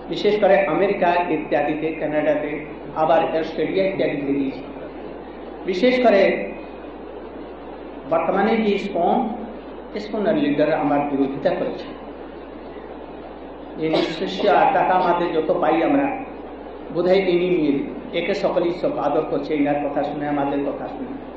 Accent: India; ভারত থেকে আসি, আমি একটি সমৃদ্ধ অত্যন্ত সমৃদ্ধ ভারত থেকে এসেছি

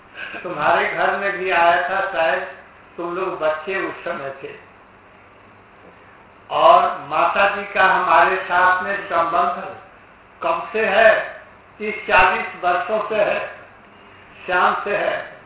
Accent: Mathura, Uttar Pradesh, India; मैं मथुरा का रहने वाला हूँ

